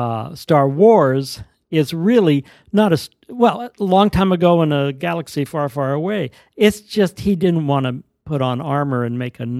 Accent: Azusa, California, United States; I grew up in Azusa, actually, which is a town east of Los Angeles.

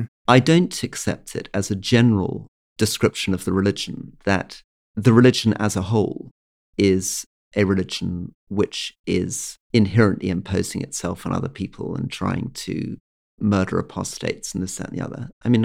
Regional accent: Malaysia; also born or lived in Indonesia / Bosnia / Afghanistan / Iraq; I grew up partially in Malaysia, I lived in Indonesia, I lived in Bosnia, I lived in Afghanistan, I lived in Iraq

